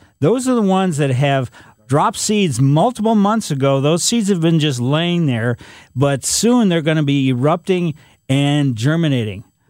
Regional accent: Ellisville, United States; I was a kid growing up in Ellisville, Fitzer's in front of the house.

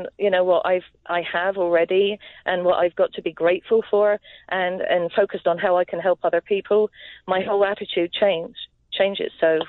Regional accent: Southampton, South East England, United Kingdom; now in United States; Yeah, no, I've lived here for a while now, but I'm from Southampton, England.

